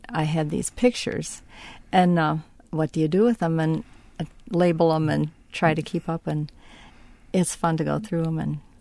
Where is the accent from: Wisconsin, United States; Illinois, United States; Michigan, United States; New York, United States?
Wisconsin, United States; Shullsburg; He lived in the town that later became known as Shullsburg, mm-hmm. my hometown.